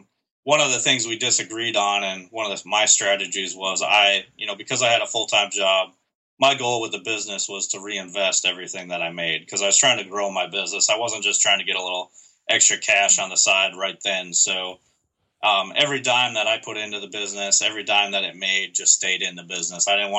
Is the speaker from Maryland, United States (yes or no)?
no; Minnesota, United States; I'm originally from Minnesota, so I took basically the entire month of July this summer and went home to see friends and family